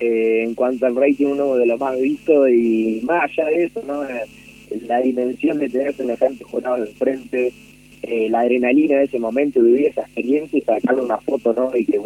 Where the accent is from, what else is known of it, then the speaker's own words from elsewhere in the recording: Dolores, Buenos Aires Province, Argentina; also born or lived in Mar del Plata; Yo nací en Mar del Plata, prematuro, al mes que volví de Mar del Plata a Dolores, me radiqué acá y no me alejé nunca más de ellos